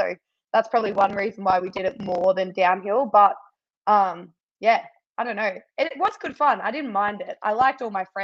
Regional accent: Victoria, Australia; now in Melbourne, Australia; Born and raised in like Melbourne, Australia. Well, like I was raised in like regional Victoria. So in the country.

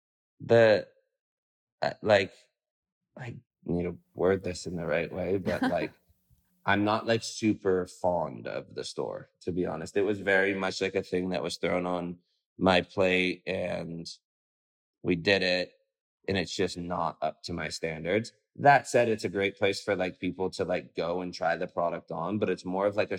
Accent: Malibu, California, United States; LA's home to me. I grew up in Malibu.

